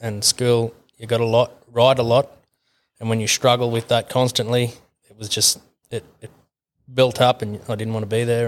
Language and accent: English; Victoria, Australia; now in Charters Towers, Australia; Born and bred in Victoria originally. Now reside in Charters Towers